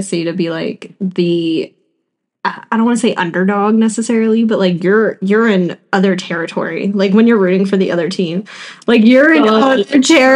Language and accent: English; United States; Like, I'm from America, but I want I want Canada to win so bad.